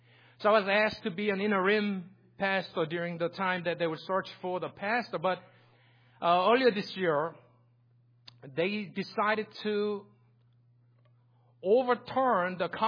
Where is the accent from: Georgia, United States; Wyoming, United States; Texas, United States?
Texas, United States; moved away; also born or lived in South Korea; I came from Korea, South Korea, 20-some years ago. And I grew up in Texas, the great state of Texas. I went to high school there. I went to college there.